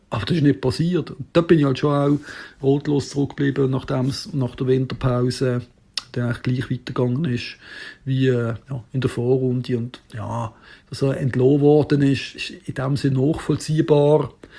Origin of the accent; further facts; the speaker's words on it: Reinach, Basel-Landschaft, Switzerland; born there; now in Bern, Switzerland; aus Bern. Ich bin zwar in Rheinach geboren und jetzt aber schon 20 Jahre in Bern.